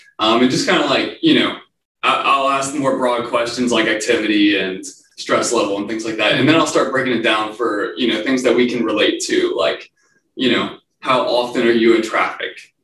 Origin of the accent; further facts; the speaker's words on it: Louisiana, United States; So I'm from Acadiana, and I went to UL in Lafayette